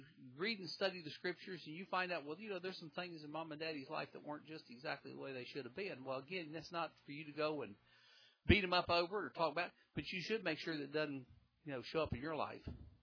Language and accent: English; Bible Belt, United States; my culture came up around country music and southern things. And you say, well, that's good. I was raised in the Bible Belt.